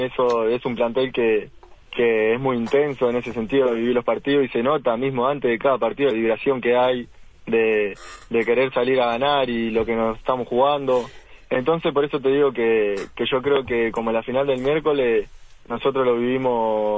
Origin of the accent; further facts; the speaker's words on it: Montevideo, Uruguay; born there; now in Ciudad de la Costa, Uruguay; Yo nací ahí en Manga, en Piedras Blancas, viste, en Intrusiones.